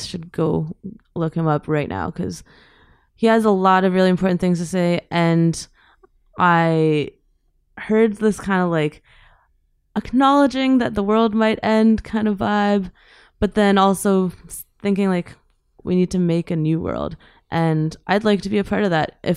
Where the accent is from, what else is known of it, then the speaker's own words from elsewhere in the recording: Glasgow, Scotland, United Kingdom; born there; My brother was born in Baghdad. I was born in Glasgow and my youngest brother was born in Peterborough. And I find that Iraqi people are often very private